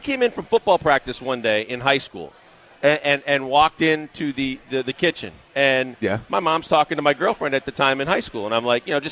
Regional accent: Shorewood, Wisconsin, United States; I grew up in Shorewood, Wisconsin.

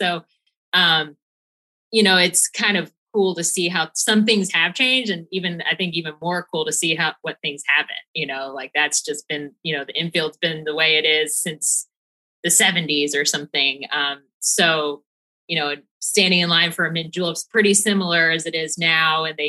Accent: Kentucky, United States; I grew up actually outside of Cincinnati in Northern Kentucky. So a suburb of Cincinnati.

